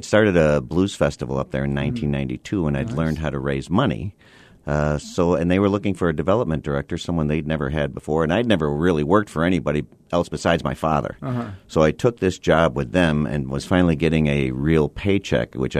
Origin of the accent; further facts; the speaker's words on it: Nedrow, New York, United States; I'm from a little town south of Syracuse, Nedro, New York, a town of 2,200 people.